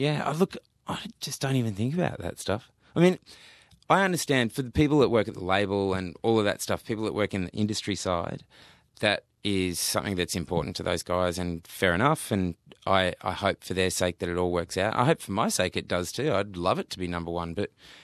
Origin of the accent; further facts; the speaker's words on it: Australia; Australian. So that's not the experience that everybody has growing up in Australia.